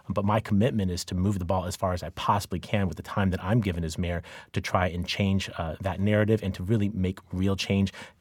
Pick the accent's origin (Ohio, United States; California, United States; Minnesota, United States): California, United States; San Diego; born there; When I was born here in San Diego in the late 1970s